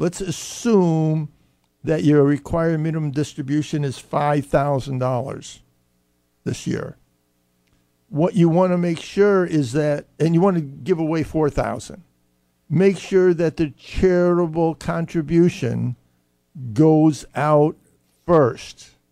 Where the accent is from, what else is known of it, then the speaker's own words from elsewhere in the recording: Pennsylvania, United States; moved away; I came here from Western Pennsylvania about 15 years ago